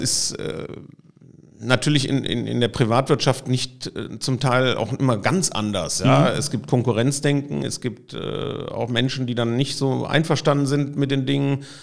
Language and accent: German; Cologne, North Rhine-Westphalia, Germany; Ja, also erstmal bin ich wirklich ein Urkölner, sozusagen geboren, aufgewachsen im Kölner Norden, in der Innenstadt groß geworden, mit Schule, FEG und Universität Köln, genau richtig Kölner Bildungskarriere.